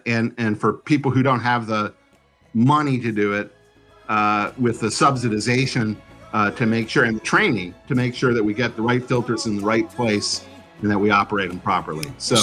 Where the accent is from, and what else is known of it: Washington, District of Columbia, United States; born or raised there